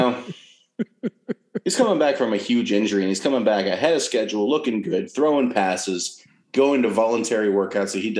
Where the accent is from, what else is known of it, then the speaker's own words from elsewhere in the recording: West Coast, United States; I come from the West Coast. I've had voodoo donuts.